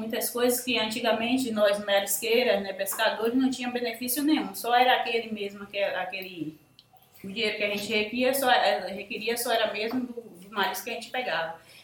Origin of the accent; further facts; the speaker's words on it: São Félix, Bahia, Brazil; born there; Eu sou nascida aqui em São Félix, sou membro de uma família que já vem com essa descendência de pescadores.